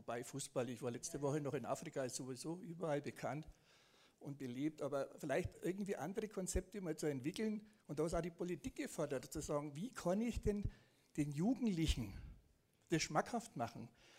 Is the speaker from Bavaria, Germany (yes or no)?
yes; Bavaria, Germany; mein Name ist Programm, ich komme aus Franken, arbeite aber im Erzgebirge